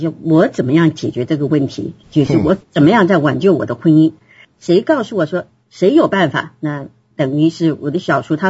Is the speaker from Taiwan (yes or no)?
no; United States; 所以，我们美国人这一套的赚钱、买房子啊。